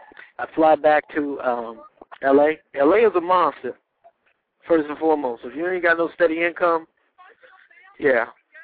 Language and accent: English; Detroit, Michigan, United States; I'm from Detroit. I'm in Long Beach. We're having a contest.